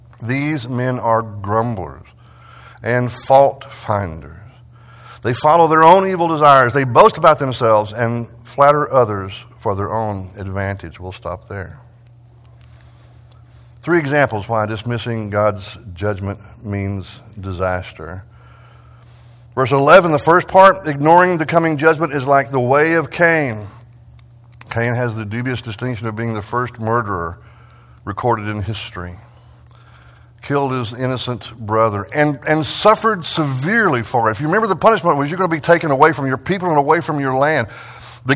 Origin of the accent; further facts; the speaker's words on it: Texas, United States; and I was raised in West Texas. You just got to stop and enjoy the rain and celebrate it when it comes.